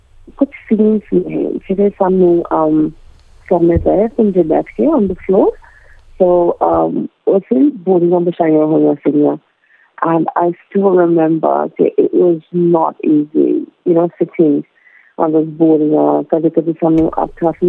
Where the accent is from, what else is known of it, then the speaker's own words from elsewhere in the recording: United Kingdom; ਮੈਂ ਹਮੇਸ਼ਾ ਪੰਜਾਬ ਨੂੰ ਆਪਣਾ ਮੰਨਿਆ ਕਿ ਮੇਰੇ ਰੂਟ ਤਾਂ ਚਲੋ ਮੈਂ ਹੈਗੀ ਬ੍ਰਿਟਿਸ਼ ਇੰਡੀਅਨ ਆ, ਪਰ ਮੇਰੇ ਰੂਟ ਤਾਂ ਪੰਜਾਬ ਦੇ ਨੇ